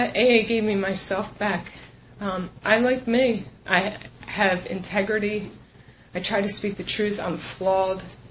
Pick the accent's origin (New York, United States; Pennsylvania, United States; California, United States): Pennsylvania, United States; Philadelphia; I'm from Pennsylvania. I'm a Philly chick. Anybody that knows me knows it. Yo. I was born in, just on the outskirts of Philly.